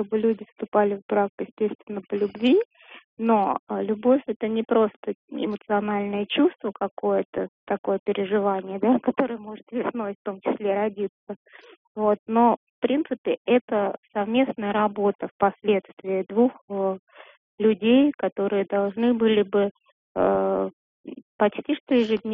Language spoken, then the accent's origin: Russian; Moscow, Russia; я из Москвы.